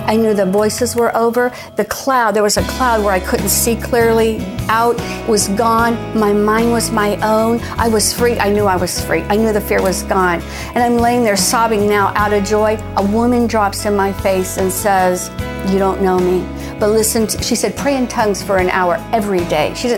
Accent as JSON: {"language": "English", "town": "Pickerington", "region": "Ohio", "country": "United States", "said": "I'm from Columbus, Ohio, really a suburb called Pickerington."}